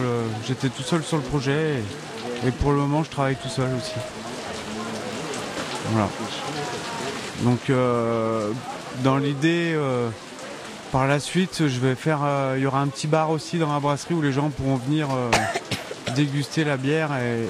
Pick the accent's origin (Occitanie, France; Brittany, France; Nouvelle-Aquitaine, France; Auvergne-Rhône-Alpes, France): Auvergne-Rhône-Alpes, France; Saint-Pierre-d'Entremont; J'ai toujours habité ici. Je suis de Saint-Pierre-d'Entremont, dans un petit hameau qui s'appelle Le Château.